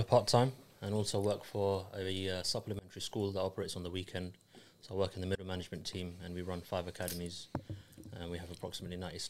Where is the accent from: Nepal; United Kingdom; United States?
United Kingdom; London; North London, Wood Green.